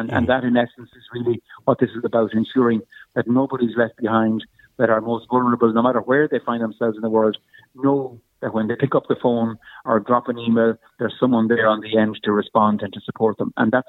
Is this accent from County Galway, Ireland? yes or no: yes; County Galway, Ireland; When I was growing up in rural East Galway